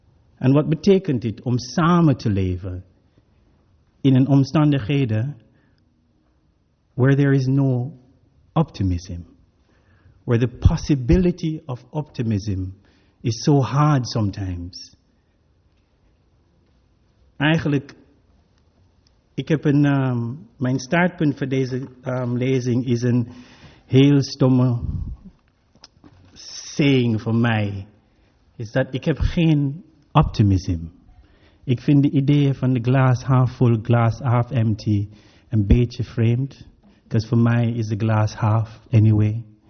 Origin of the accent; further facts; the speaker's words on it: Jamaica; first language English; Dutch is a second language; moved away as an adult; now in Netherlands; mezelf kwetsbaar stellen als een Jamaicaan die hier kwam 8 jaar geleden.